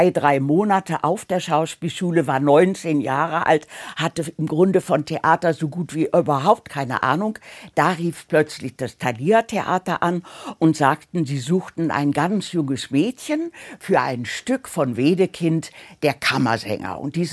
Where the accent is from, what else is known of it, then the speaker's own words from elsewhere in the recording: Hamburg, Germany; Ich komme aus Hamburg, bin mit dem Auto hierher gebraust, hier ins Studio